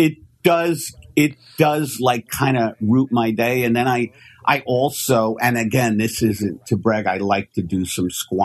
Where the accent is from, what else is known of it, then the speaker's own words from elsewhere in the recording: New York, United States; I'm from New York and. So I'm a big Yankee fan